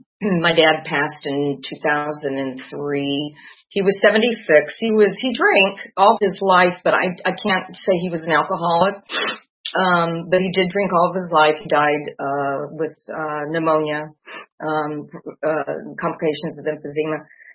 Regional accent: Barstow, California, United States; born there; I am one of 8 kids, and I was born in Barstow, California. And we moved around a lot.

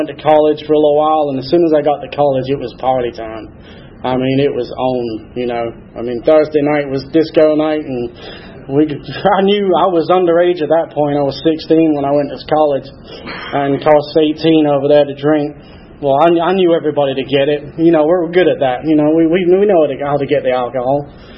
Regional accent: Hull, Yorkshire and the Humber, United Kingdom; also born or lived in Canterbury; I grew up down there till I was about five, and then we moved over to moved north into a little town called Hull. Can't even begin to tell you where it's near. It's not far from Manchester, we'll put it that way. Grew up there.

